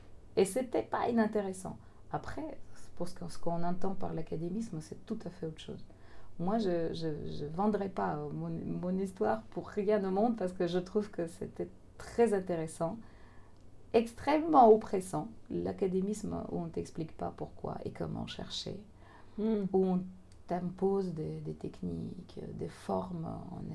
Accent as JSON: {"language": "French", "region": "Moscow", "country": "Russia", "said": "Je lui ai expliqué en anglais à l'époque que je venais de Moscou"}